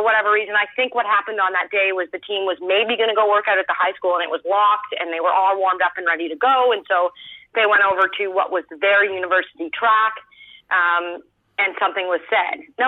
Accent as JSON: {"language": "English", "country": "Canada", "said": "it's one of the tools that you have to have as a Canadian."}